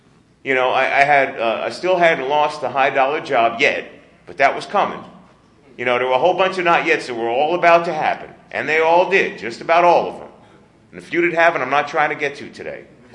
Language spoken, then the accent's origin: English; New York, United States; He was a speaker from New York, and I'm from New York.